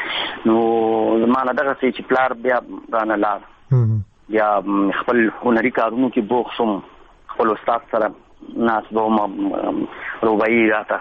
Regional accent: Jalalabad, Nangarhar, Afghanistan; born there; زه په جلال آباد ښار کې پیدا شوی یم په ریګ شامت خان منطقه یو کلی ورته وایي په هغه ځای کې پیدا شوی یم

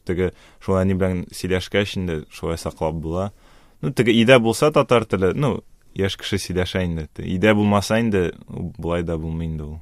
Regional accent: Kazan, Tatarstan, Russia; Қазанда тудым. Аннары шу Дербышки дәрвишләр бистәсендә инде булайын татарчасы шулай дип әйттеләр. Шунда туып үстем.

